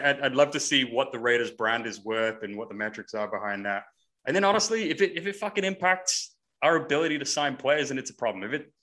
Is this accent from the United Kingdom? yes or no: yes; England, United Kingdom; I'm born and raised in England.